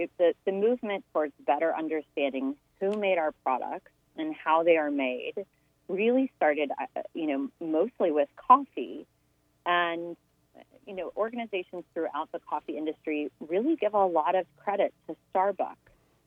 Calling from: Atlanta, Georgia, United States; I am calling in from, I'm sorry to say, sunny and warm Atlanta, Georgia.

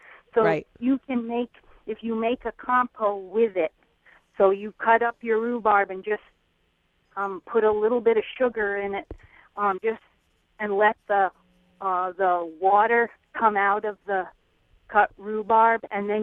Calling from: West Tisbury, Massachusetts, United States; I'm calling from West Tisbury

